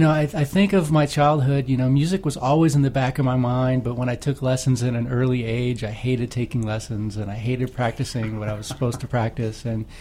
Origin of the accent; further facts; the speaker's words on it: Tampa, Florida, United States; also born or lived in Montreal, Canada; Well, I was born in Montreal, Canada. I'm still a Canadian citizen. I guess when I was about 7 or 8, my mom remarried, married an American, and moved us down here to Tampa.